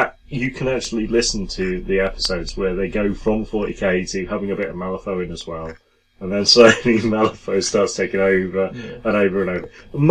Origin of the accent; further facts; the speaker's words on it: United Kingdom; Well, we are British. We are good at it. We've practiced it for centuries.